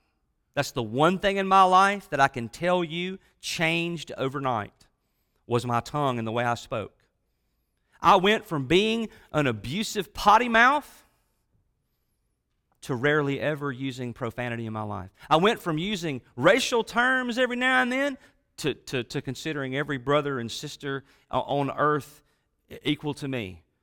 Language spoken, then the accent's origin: English; Mississippi, United States; but I come from the Mississippi Delta, and I understand that sometimes these old habits die hard